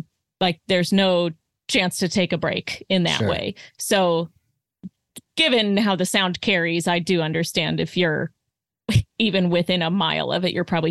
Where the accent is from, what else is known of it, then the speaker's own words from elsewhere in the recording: Arizona, United States; I'm from Arizona, so I can do desert stuff okay.